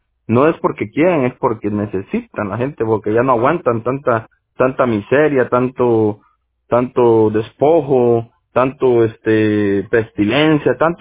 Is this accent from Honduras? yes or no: yes; Honduras; tenía un hermano mío que yo soy de Honduras, ¿verdad?